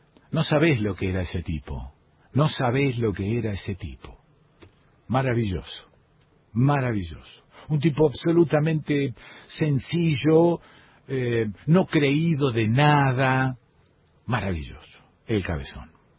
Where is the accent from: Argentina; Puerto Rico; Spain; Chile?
Argentina; Rosario, Santa Fe; now in San Marcos Sierras, Argentina; yo no digo soy de Rosario o de Santa Fe, no, digo soy de San Marcos Sierras. Porque ahora soy de acá. No tengo el cantito cordobés. No tengo el cantito riojano que hay en Cruz del Eje que está cerquita de acá. No lo tengo.